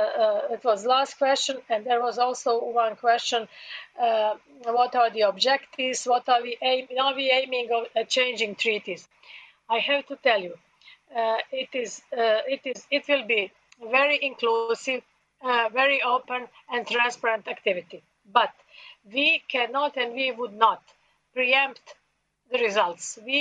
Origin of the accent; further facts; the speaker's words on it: Dubrovnik, Dubrovnik-Neretva County, Croatia; English is a second language; start from Dubrovnik, from my hometown, because at that time Croatia was had the presidency of European Union